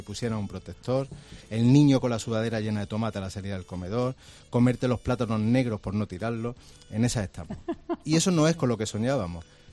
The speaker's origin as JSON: {"language": "Spanish", "town": "Córdoba", "region": "Andalusia", "country": "Spain", "said": "Pero claro, yo soy de Córdoba. Un ático en Córdoba es una fondí."}